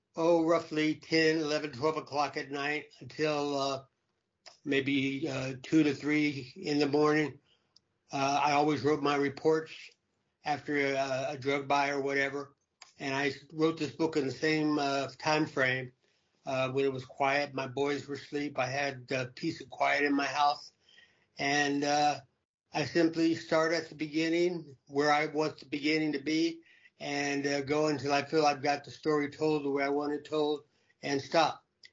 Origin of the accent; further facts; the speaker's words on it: El Paso, Texas, United States; I was a karate student and teacher when I was growing up in El Paso.